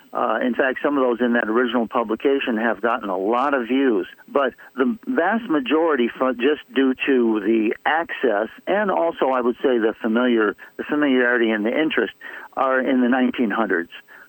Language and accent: English; Michigan, United States; also born or lived in Kentucky; I was born in Kentucky, but I went to school in Michigan.